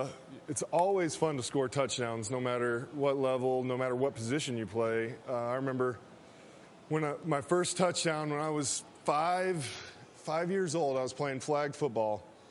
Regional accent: Texas, United States; I have three daughters, and I'm originally from Texas. The best part about growing up in Texas is the high school football.

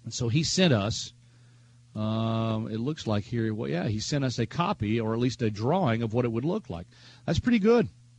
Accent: Fort Worth, Texas, United States; I grew up in Fort Worth, so we're basically former neighbors. Most of my family is still right there in Fort Worth, Texas as well

